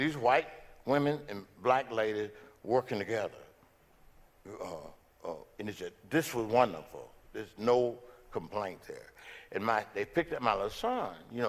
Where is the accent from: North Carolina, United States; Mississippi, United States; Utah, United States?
Mississippi, United States; I'm from Mississippi, guy.